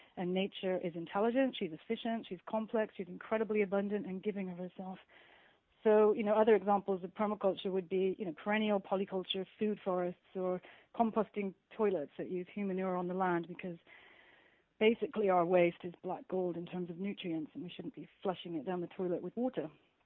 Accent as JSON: {"language": "English", "country": "United Kingdom", "tie": "born or raised there", "said": "I'd been working as an activist, gosh, since I was like 11 or 12, growing up in the Thatcher era in the UK."}